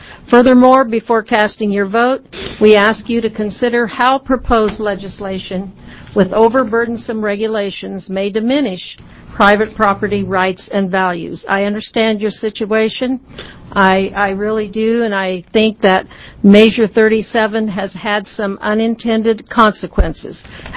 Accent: Long Creek, Oregon, United States; I'm from Long Creek, Oregon.

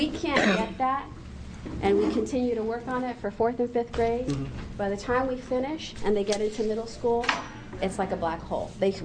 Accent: St. Thomas, U.S. Virgin Islands; I'm from St. Thomas, U.S. Virgin Islands

